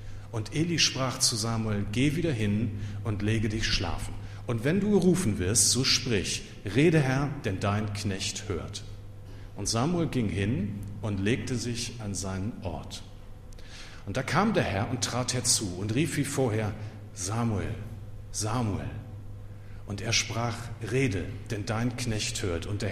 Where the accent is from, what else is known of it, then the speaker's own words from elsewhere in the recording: Hamburg, Germany; Ich bin aber tatsächlich auch ursprünglich ein geborener Hamburger. Ich war nur sehr lange in der Diaspora. Ich war ganz woanders, aber geboren bin ich eigentlich in Hamburg-Neuenfelde, ganz im Süden der Stadt in Richtung Altes Land.